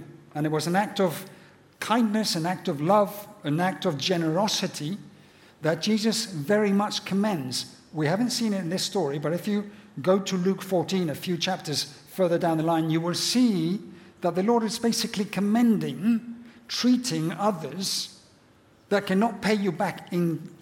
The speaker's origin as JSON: {"language": "English", "town": "Valladolid", "region": "Castile and León", "country": "Spain", "tie": "born or raised there", "also_born_or_lived": "Madrid", "said": "I was born actually in Madrid, British missionary parents here in Spain. Brought up in Valladolid, which is just north of the mountains."}